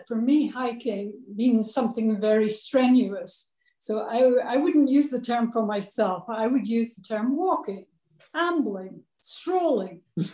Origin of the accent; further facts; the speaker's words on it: Scotland, United Kingdom; moved away; Well, as a child, I grew up in Scotland.